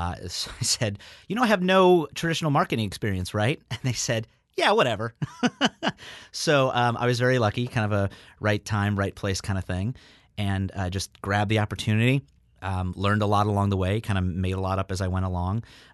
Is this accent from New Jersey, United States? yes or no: no; Metairie, Louisiana, United States; That's true. I say New Orleanian, but I grew up in Old Metairie, like most people who are from Metairie say.